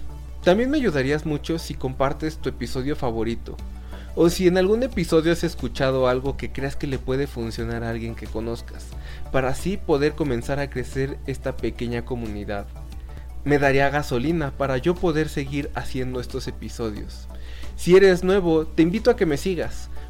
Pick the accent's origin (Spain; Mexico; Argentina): Mexico; y por supuesto en mi país, México.